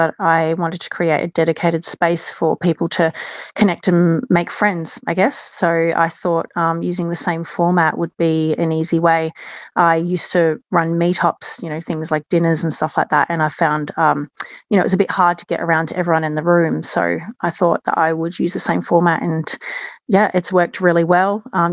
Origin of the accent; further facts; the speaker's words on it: Perth, Western Australia, Australia; now in Christchurch, New Zealand; It started 10 years ago when I had moved from my hometown from Perth in Australia. I moved to New Zealand to Christchurch, and I was very lonely.